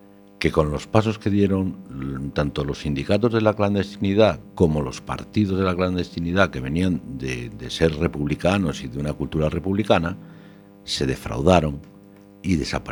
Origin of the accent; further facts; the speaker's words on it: Galicia, Spain; las costas de Galicia, mi tierra.